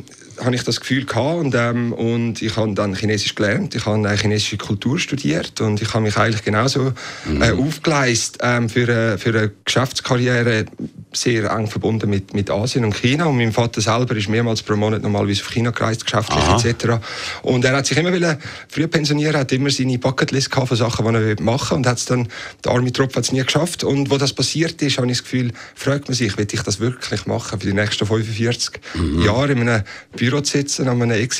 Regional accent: Rapperswil, St. Gallen, Switzerland; Also ich bin eigentlich ganz normal aufgewachsen in Rapperswil.

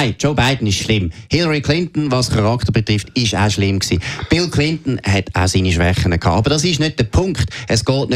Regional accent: Switzerland; Ich bin Schweizer

